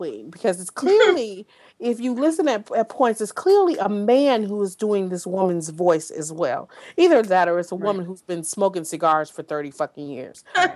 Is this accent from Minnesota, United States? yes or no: no; Detroit, Michigan, United States; Because I'm from Detroit.